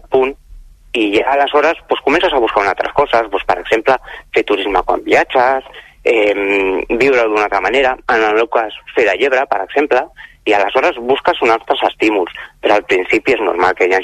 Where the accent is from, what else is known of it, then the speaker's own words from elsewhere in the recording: Pineda de Mar, Catalonia, Spain; jo que sóc aquí del Maresme, la Pineda